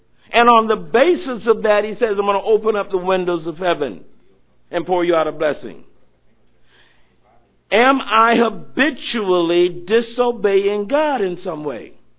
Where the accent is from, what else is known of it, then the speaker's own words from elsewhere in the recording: Florida, United States; But we were talking and reminiscing about things that as we were growing up in Florida, what we went through.